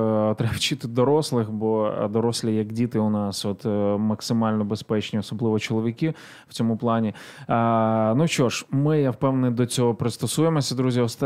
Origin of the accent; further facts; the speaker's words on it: Ivankiv, Kyiv Oblast, Ukraine; Іванків з першого, мій рідний Іванків, з 1 квітня вже не окупований